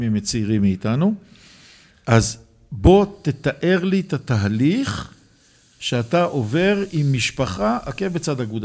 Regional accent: Jerusalem, Jerusalem District, Israel; אני פולני דו צדדי. כן? למרות שאני ירושלמי דור שמיני, אבל אני פולני דו צדדי.

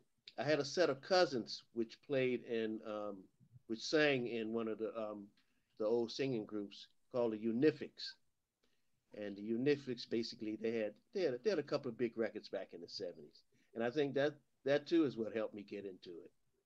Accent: Washington, District of Columbia, United States; Okay, now originally, I'm from Washington, D.C.

